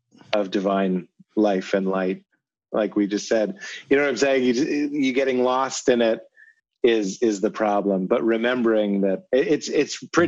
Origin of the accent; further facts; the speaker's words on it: Boston, Massachusetts, United States; But we're both Aries. We're both from Boston. We're both achievers.